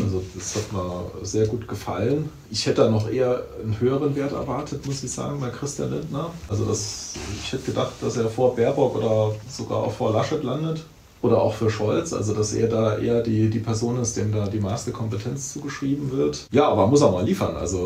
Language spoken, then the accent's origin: German; Saarland, Germany; Also ich komme aus dem Landkreis St. Wendel.